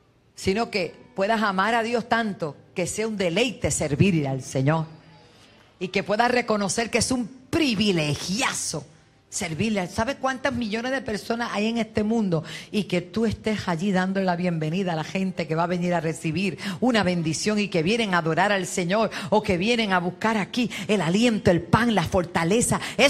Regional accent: Puerto Rico; la iglesia de mi tierra puertorriqueña

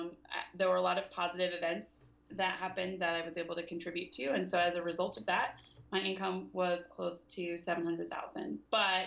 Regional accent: Southern United States, United States; I'm not from the West Coast. I'm from the South.

